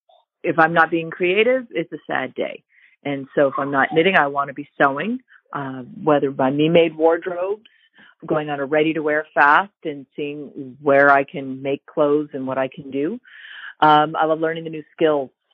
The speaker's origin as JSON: {"language": "English", "town": "Ottawa", "region": "Ontario", "country": "Canada", "said": "I'm from Ottawa, Ontario"}